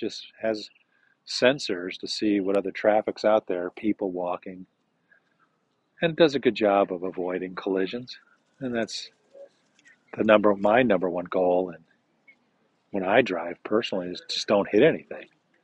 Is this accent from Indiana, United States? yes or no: no; Chicago, Illinois, United States; born there; moved away as an adult; also born or lived in Berlin, Germany; I'm American. U.S., born in Chicago, but I lived 5 years in Berlin, Germany.